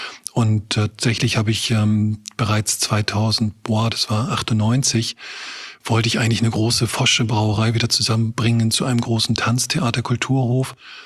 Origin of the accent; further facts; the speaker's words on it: Rostock, Mecklenburg-Vorpommern, Germany; Genau, ich bin Rostocker. Ich bin 89 zur Wendezeit gerade mit dem Abi fertig geworden. Dort auch politisch aktiv gewesen, neues Forum in Rostock mit begleitet, gegründet.